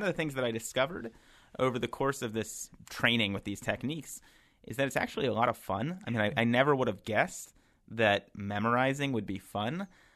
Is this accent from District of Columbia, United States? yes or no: yes; Washington, District of Columbia, United States; If we're using my parents' house that I grew up in Washington, D.C. as our memory palace